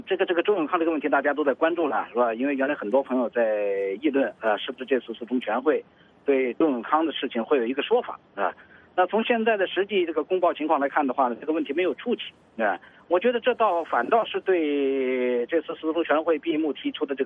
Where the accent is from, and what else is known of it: China